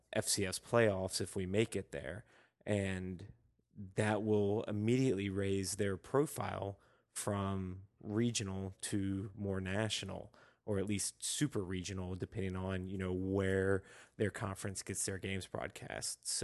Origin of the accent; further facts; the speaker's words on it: North Carolina, United States; I grew up in North Carolina.